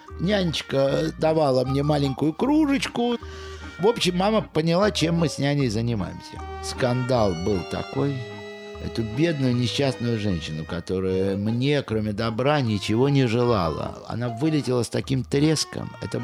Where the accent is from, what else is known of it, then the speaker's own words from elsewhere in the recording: Siverskaya, Leningrad Oblast, Russia; Мое детство прошло в Сиверской.